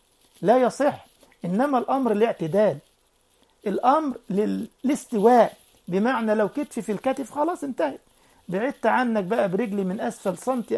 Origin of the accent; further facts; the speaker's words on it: Egypt; كان عندي أسبوع دعوي في بلدنا مصر